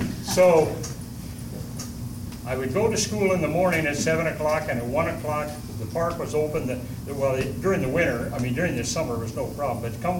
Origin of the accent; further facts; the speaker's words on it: Middletown, Iowa, United States; also born or lived in Russell, United States; I was born about 100 miles north of here in the little town of Russell, Iowa. Grew up, though, west of Burlington, Iowa, next to the little town of Middletown